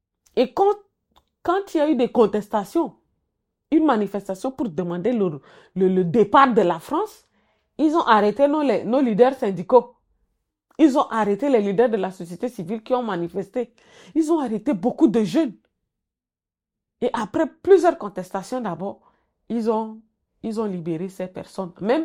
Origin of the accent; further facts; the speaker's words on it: Chad; comme chez nous au Tchad, qui fait tellement de répression